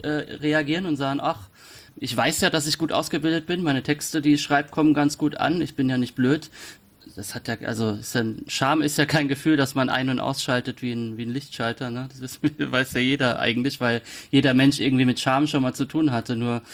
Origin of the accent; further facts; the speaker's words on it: Rhineland-Palatinate, Germany; Ich komme aus der Pfalz, eine Gegend, in der man sich ausschließlich im Dialekt ausdrückt, im privaten Kontext. Ich konnte das natürlich gar nicht.